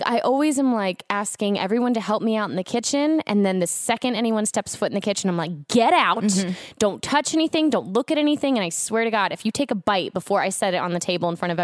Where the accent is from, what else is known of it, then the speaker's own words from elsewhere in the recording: Florida, United States; I was growing up in Florida and not many other kids were like, they'd come over to eat dinner at our house